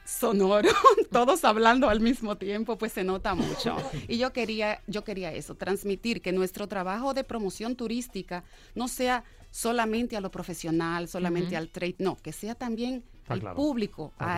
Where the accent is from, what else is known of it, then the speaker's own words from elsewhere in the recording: Dominican Republic; now in Madrid, Spain; para mí como dominicana, estar en Madrid, de verdad, yo me siento en casa. Yo no me siento como una extranjera.